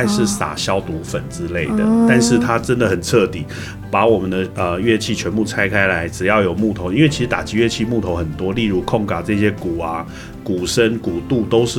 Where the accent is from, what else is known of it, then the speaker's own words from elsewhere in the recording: Taipei, Taiwan; 从小在台北，然后念音乐班，国小国中高中大学，然后进乐团，然后工作了几年，后来又要出国念硕士，再回来工作又几年，又在台湾继续念博士，还是在这里工作，